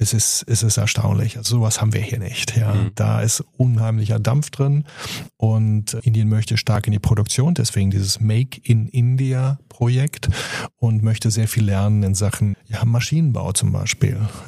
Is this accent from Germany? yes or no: yes; Boppard, Rhineland-Palatinate, Germany; Ich komme ursprünglich aus Boppard am Rhein, also bei Koblenz gelegene kleine, wunderschöne Stadt.